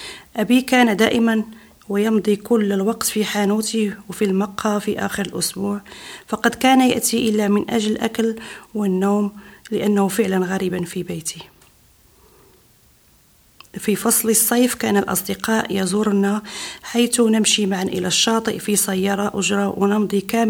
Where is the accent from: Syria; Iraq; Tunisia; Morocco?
Morocco; Casablanca, Casablanca-Settat; now in Basel, Switzerland; الآن أنا مطلقة وأعيش مع ابنتي. ولدت بالدار البيضاء بالمغرب، وكانت لي أخت وثلاث إخوة، وكنا نسكن قرب شاطئ في منزل صغير وضيق نظرا لعدد أفراد العائلة وعدد الزائرين.